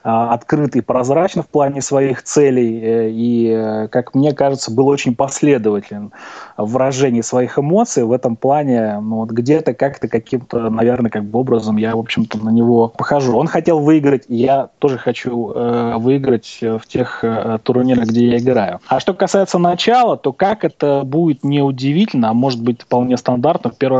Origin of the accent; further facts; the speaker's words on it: Moscow, Russia; moved away; also born or lived in Riga, Latvia; Я вообще москвич и коренной москвич в нескольких поколениях, но в свое время, в начале, дальше, в середине уже 90-х годов у меня была возможность выбора места проживания. Я выбрал Латвию, где получил гражданство